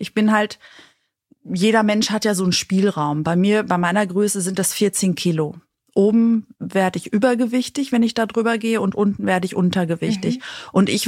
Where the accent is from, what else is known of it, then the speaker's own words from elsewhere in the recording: Greece; Nicht nur ich als Griechin, weil ich bin ja, also in Griechenland wird ja nur gegessen. Man kommt zusammen und isst. So bin ich auch groß geworden.